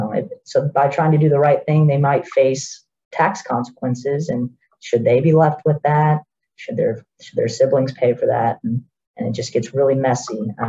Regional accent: Florida, United States; I grew up here in the Central Florida area. So I'm really tied to the community.

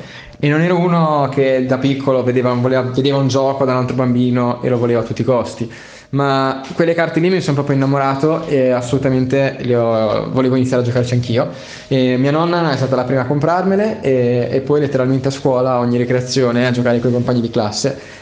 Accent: San Marino; io sono di San Marino

